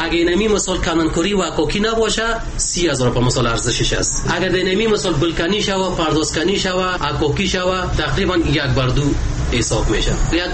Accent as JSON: {"language": "Persian", "country": "Afghanistan", "said": "این سنگایی که ما برای دیرک بارو میگنم کلش سنگ وطن خودم و شما میباشه که خیاست سنگ افغانی"}